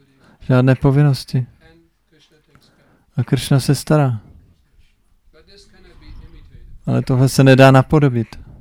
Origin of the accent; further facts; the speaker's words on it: Germany; Já jsem původně z Německa.